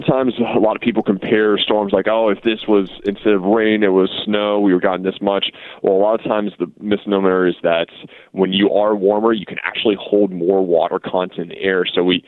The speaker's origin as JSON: {"language": "English", "town": "Columbus", "region": "Ohio", "country": "United States", "lives_now": "Pittsburgh, United States", "said": "I'm originally from Columbus, Ohio, but with the meteorology profession, we kind of go all over the country."}